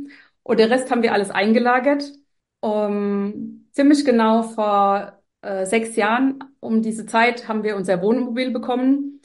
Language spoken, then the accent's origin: German; Bavaria, Germany; also wir kommen aus Bayern